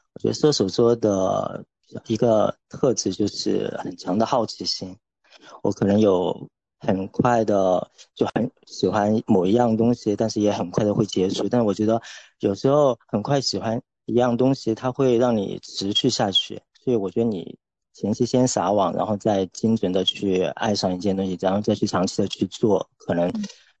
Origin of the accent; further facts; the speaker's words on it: Chongqing, China; 我从小是出生在重庆边上的一个小县城，那个地方叫鬼城，就是《西游记》或者是《白蛇传》里面都会提到的一个地方，就反正就很多妖魔鬼怪的那种地方。然后，对，然后我从小呢就是在剧团长大的